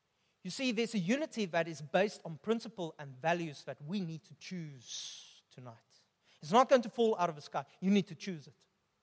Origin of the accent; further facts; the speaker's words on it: South Africa; Being Afrikaans will fade one day. Being male will fade one day. Being South African will fade one day.